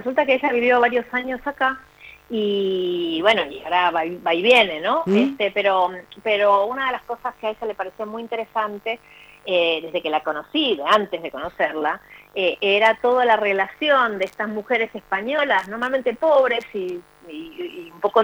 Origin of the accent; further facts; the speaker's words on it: Argentina; como yo soy argentina, también emigrante por otras razones, digamos, pero para el otro lado del charco